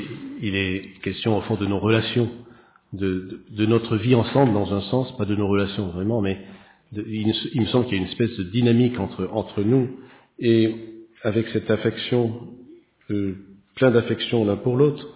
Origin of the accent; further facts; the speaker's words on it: Bordeaux, Nouvelle-Aquitaine, France; si vous venez chez nous, c'est là où on vous mettra. Du moins, si vous n'êtes pas de Bordeaux, les Bordelais, ils logent chez eux.